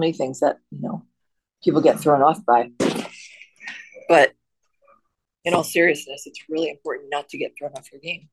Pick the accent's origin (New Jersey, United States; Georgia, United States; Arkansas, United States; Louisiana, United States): New Jersey, United States; accent: Jersey; you can hear my Jersey accent coming through when I say water.